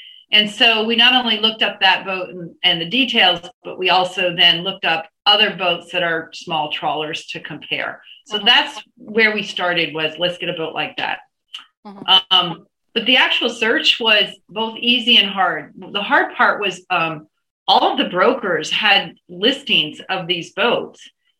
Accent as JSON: {"language": "English", "region": "East Coast", "country": "United States", "said": "And so we are both from the East Coast."}